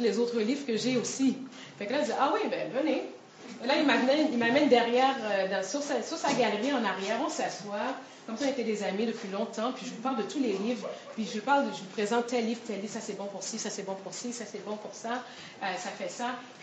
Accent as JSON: {"language": "French", "region": "Quebec", "country": "Canada", "said": "ah oui, oui, je suis Québécois, oui, je suis Québécois."}